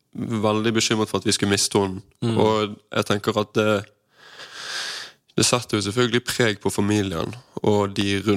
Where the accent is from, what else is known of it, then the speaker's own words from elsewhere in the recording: Sotra, Vestland, Norway; Jeg vokst opp på en øy utenfor Bergen som heter Sotra, med to foreldre og tre søsken. Og vi bodde ganske landlig til, og stor uteplass